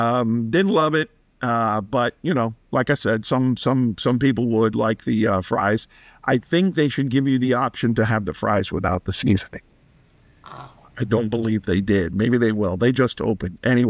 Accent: Miami, Florida, United States; moved away; Like before I moved away from Miami, I don't think I had been to the beach for 3 or 4 years. Like, how could you not? Well, I grew up with it.

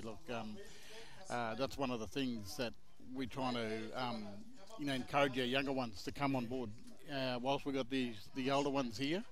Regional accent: Babinda, Queensland, Australia; Usually the, when I go places and they say, where are you from? And I say, Bibinda.

